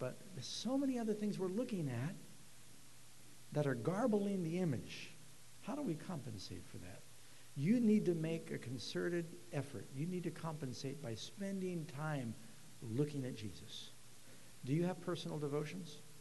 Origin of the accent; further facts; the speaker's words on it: New York City, New York, United States; because I grew up in New York City where we took buses and subways and taxis and walked.